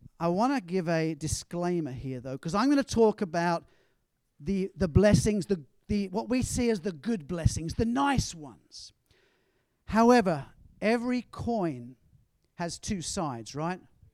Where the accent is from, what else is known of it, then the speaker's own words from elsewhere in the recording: England, United Kingdom; And I will, because I'm English, and we tend to do that sometimes.